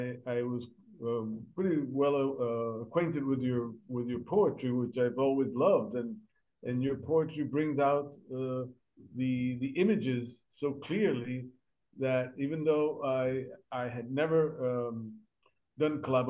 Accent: Valencia, Valencian Community, Spain; We are from Valencia, the Mediterranean coast of Spain.

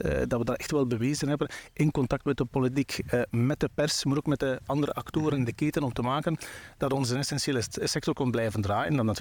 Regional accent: Sint-Niklaas, Flanders, Belgium; We zijn afkomstig van het Waasland. Dus geboren in Sint-Niklaas, lang gewoond in België eigenlijk.

